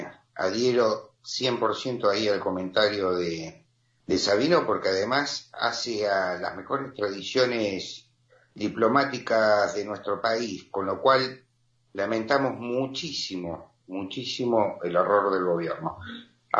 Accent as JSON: {"language": "Spanish", "country": "Argentina", "said": "a los que somos argentinos, propugnamos por un país mejor para todos"}